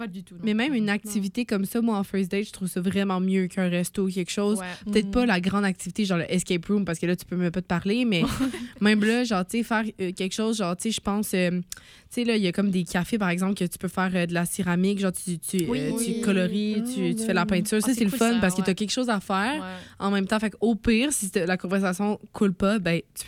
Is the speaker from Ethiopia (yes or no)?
no; Sherbrooke, Quebec, Canada; à chaque fois que je dis aux gens que je viens de Sherbrooke, ils sont comme, ah oui, il y a un lac.